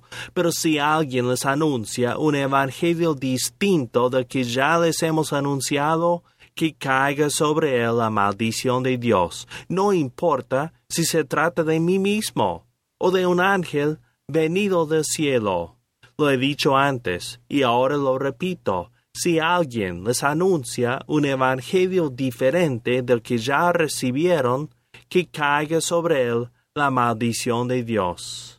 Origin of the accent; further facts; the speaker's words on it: United States; En mi país, en Estados Unidos, actualmente existe un falso profeta